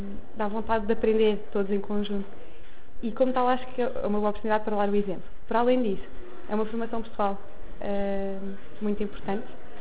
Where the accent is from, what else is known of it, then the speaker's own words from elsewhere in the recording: Cascais, Lisbon, Portugal; Venho de Cascais.